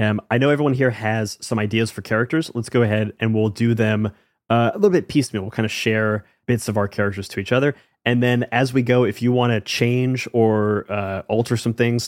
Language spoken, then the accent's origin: English; New York, United States; I will say, you know, as a New Yorker and as a lover of all things New York, both … Dylan all living in New York